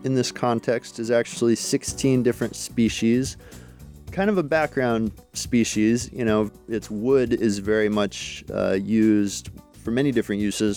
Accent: Alaska, United States; Yeah, so where I grew up in Alaska, black spruce was kind of characteristic

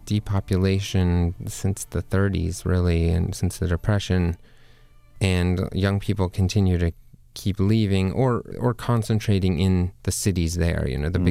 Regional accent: South Dakota, United States; So I grew up, I was born and raised there in South Dakota.

